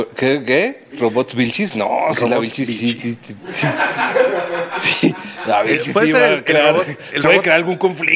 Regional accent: Chihuahua, Mexico; yo no sé por qué me río si soy de Chihuahua.

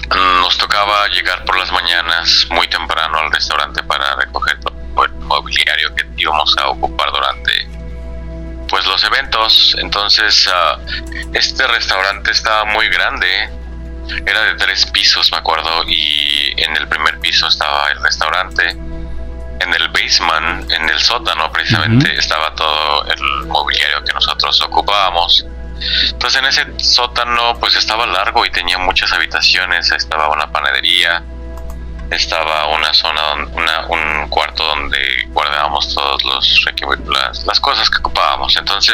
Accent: Mexico City, Mexico; now in Texas, United States; Sí, ahorita yo me encuentro en vivo en Texas, sí, pero soy de la Ciudad de México.

